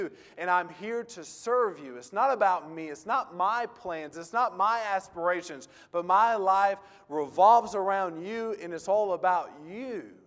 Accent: Atlanta, Georgia, United States; And I grew up in the Atlanta area. In our hometown, there were several churches preaching the gospel

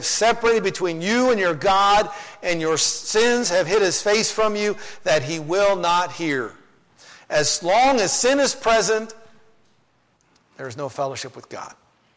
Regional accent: Twin Falls, Idaho, United States; many of you know I was raised in Twin Falls, Idaho

